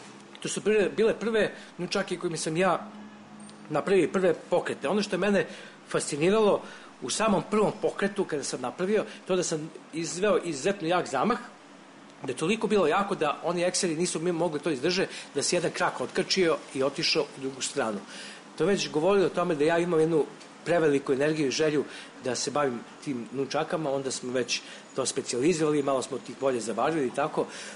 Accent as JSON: {"language": "Serbian", "region": "Belgrade", "country": "Serbia", "tie": "born or raised there", "said": "ja sam živio na Karaburmi"}